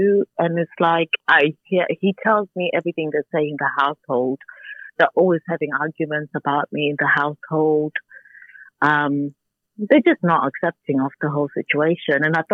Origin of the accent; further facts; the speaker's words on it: Zimbabwe; And I'm Christian. I'm from Zimbabwe, to be precise.